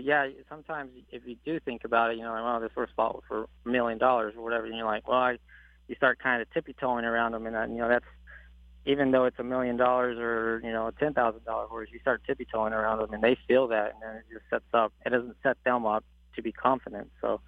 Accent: Texas, United States; Growing up in Texas, you know, it could get a little cowboy and stuff like that.

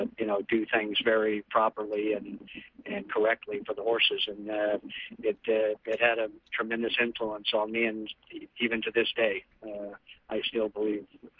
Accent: Indianapolis, Indiana, United States; now in Ocala, United States; Well, I had a friend in high school whose father raced quarter horses, and just on the outskirts of Indianapolis, they had a farm.

